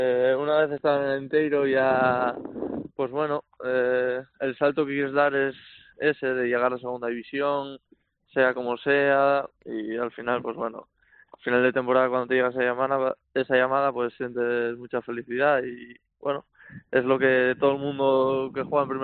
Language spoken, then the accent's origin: Spanish; Candás, Asturias, Spain; De Candás, de Candás.